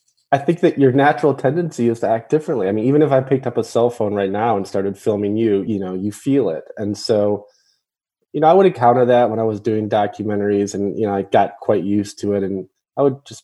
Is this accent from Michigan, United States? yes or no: yes; Ann Arbor, Michigan, United States; You know, I grew up in Ann Arbor. I think my first job ever was at Burger King, worked at Subway.